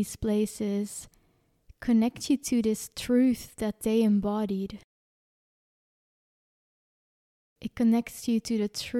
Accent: Belgium; I'm from Belgium

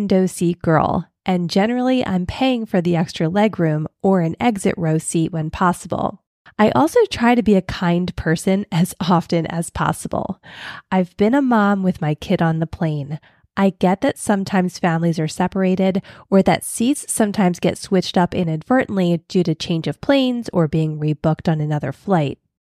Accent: Philadelphia, Pennsylvania, United States; the one thing that I learned growing up in Philly that I try never to practice but still respect is that people have the right to be assholes for no reason.

